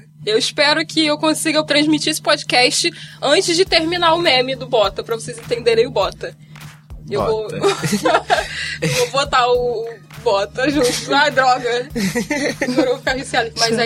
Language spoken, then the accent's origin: Portuguese; Rio de Janeiro, Brazil; Eu sou de Santíssimo. Na verdade, eu transito Santíssimo Madureira. Eu sou meio nômade.